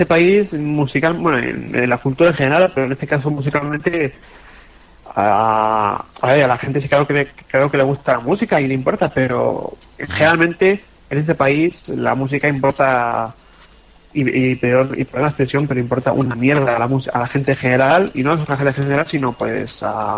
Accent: Madrid, Community of Madrid, Spain; born there; Somos del pueblo de toda la vida. Vamos, yo, aunque yo nací en Madrid, pero sí. Almorós es del pueblo de mi padre.

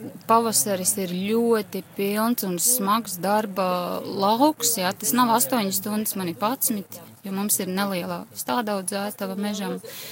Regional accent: Ape, Smiltene Municipality, Latvia; Es esmu no Apes, mazas pilsētiņas, bijušā Alūksnes rajonā. Igaunijas pierobežas 5 km.

